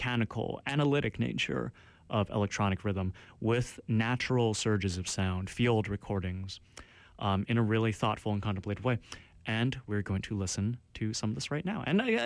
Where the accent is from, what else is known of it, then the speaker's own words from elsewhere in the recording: Richmond, British Columbia, Canada; I grew up in Richmond, you know, Island City. Island City by nature is its tagline.